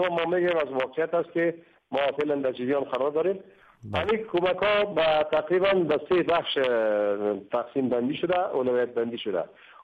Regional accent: Panjshir, Afghanistan; چون ما خود ما از پنجشیر هستیم

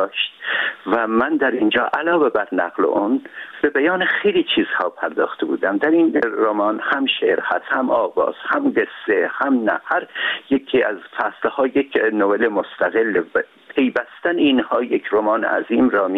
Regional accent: Urmia, West Azerbaijan, Iran; born or raised there

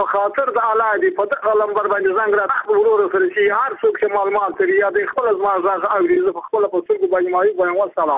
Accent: Muqur, Badghis, Afghanistan; زه خپل د بادغیس ولایت یم، د مقر د ولسوالۍ یم، د اندړو د کلی یم.

